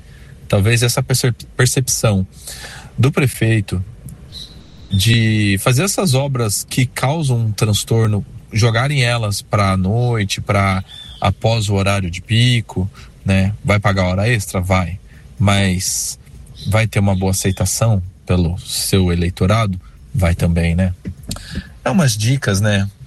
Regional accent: Curitiba, Paraná, Brazil; como eu já morei em algumas regiões do país e sou curitibano

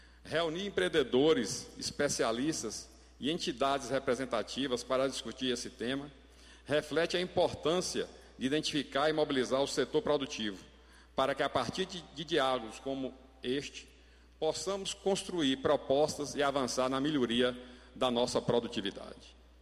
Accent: Vitória da Conquista, Bahia, Brazil; Agora aqui eu falo como a Envic, conquistense e apaixonado por minha terra.

